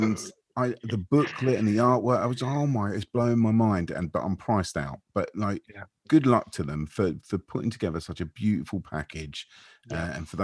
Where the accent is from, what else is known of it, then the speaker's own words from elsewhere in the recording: United States; I'm an American.